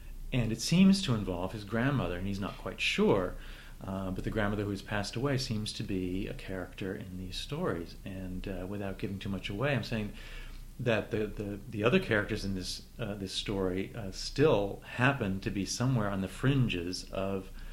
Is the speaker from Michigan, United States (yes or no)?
no; Ohio, United States; born there; also born or lived in Connecticut; You know, I was born in Ohio, and some of those trips were from Ohio to Florida, and then later from Connecticut to Florida.